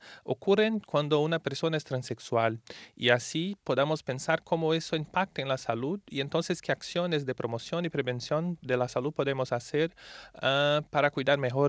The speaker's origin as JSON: {"language": "Spanish", "country": "Brazil", "second_language": "Spanish", "said": "soy brasileño, entonces os pido disculpas si a veces hay algún error en el español."}